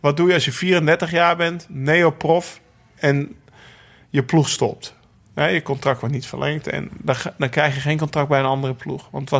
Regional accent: Netherlands; Weet je wel, als Nederlanders. Je wil iets teruggeven.

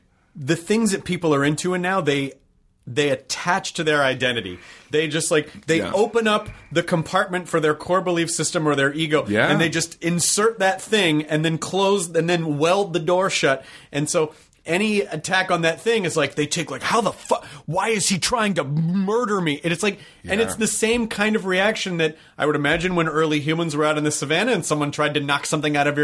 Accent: Tennessee, United States; I'm from Tennessee.

